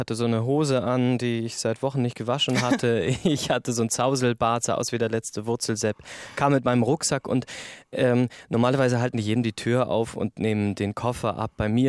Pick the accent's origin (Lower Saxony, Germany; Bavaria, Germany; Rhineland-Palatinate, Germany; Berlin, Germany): Lower Saxony, Germany; Osnabrück; now in Hamburg, Germany; Mittlerweile ist es Hamburg schon geworden, auch wenn ich immer wieder aus Hamburg raus muss. Ich wohne ja seit 13 Jahren hier, aber Osnabrück ist irgendwie immer noch meine Heimat.